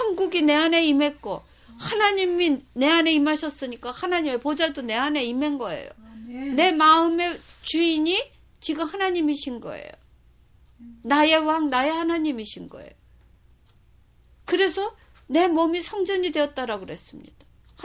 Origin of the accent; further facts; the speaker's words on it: South Korea; now in Japan; 제가 일본에서 사는데, 일본 사람들이 얼굴을 보기엔 똑같지만 그 사람들이 이제 주위에서 다 내가 한국 사람인 거 알잖아요.